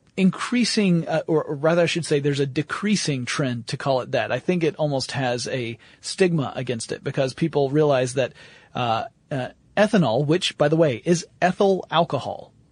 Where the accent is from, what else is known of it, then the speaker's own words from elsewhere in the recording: United States; It also will behoove us to mention the fact that Lauren and I come from the United States of America.